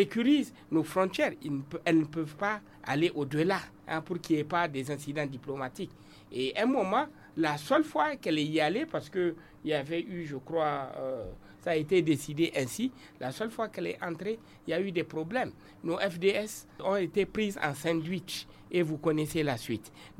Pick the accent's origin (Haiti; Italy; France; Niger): Niger; chez nous au Niger